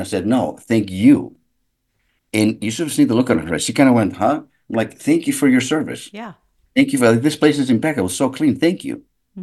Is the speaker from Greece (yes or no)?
yes; Galaxidi, Central Greece, Greece; My happy place is my hometown in Greece called Galaxidi